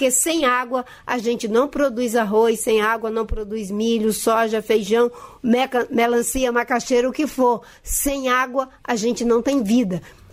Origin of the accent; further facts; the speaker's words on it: Acre, Brazil; ministra do Meio Ambiente e Mudança do Clima. Eu sou acriana, nasci no estado do Acre, deputada federal por São Paulo e pelo Brasil. E eu sou de origem nordestina, porque meu pai e minha mãe vieram do Ceará para o estado do Acre.